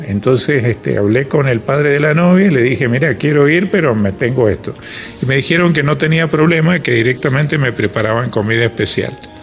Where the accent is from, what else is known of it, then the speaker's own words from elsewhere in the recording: Mendoza, Argentina; soy mendocino.